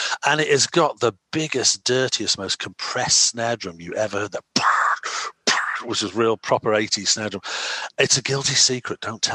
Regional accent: North West England, United Kingdom; now in Merseyside, United Kingdom; I grew up in Cheshire, but I'm now in Merseyside, so that allows me a much broader opportunity. We got annexed into Greater Merseyside in the 70s.

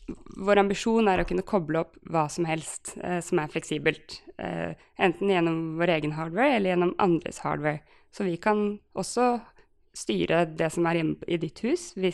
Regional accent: Oslo, Norway; Jeg er fra Oslo, og bor i Oslo, og har vært en stund i Trondheim og studert.

